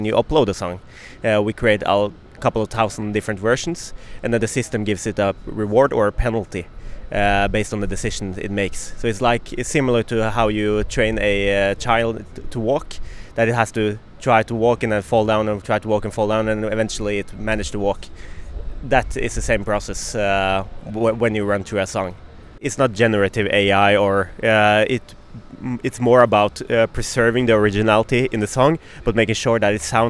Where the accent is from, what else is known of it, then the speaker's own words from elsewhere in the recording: Norway; born and raised in Norway.